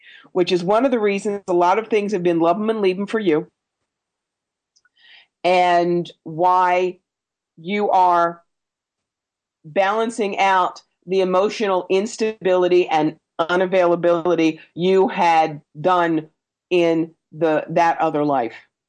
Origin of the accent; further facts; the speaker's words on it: New Jersey, United States; also born or lived in Philadelphia / Buffalo / Atlanta; I grew up in South Jersey, and I've lived in Philadelphia, and I've lived Buffalo, and I lived in Atlanta for 7 years, and I went to school in Rhode Island.